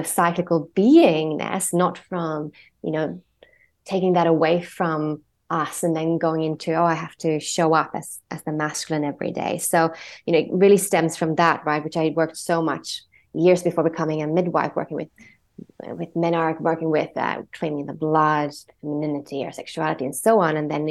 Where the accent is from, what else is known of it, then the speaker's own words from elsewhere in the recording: Australia; So I'm an Australian midwife. I became a midwife in Australia. I used to live in Byron Bay.